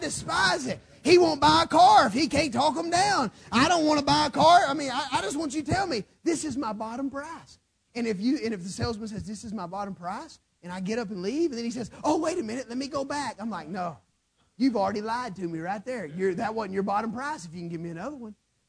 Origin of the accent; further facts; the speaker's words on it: Alabama, United States; Every now and then it shows that I'm from Alabama. Just every now and then. Just every now and then I let it slip.